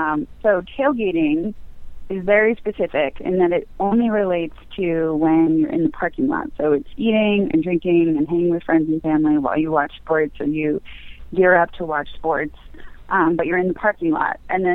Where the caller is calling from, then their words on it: New York, United States; I'm actually calling you from New York.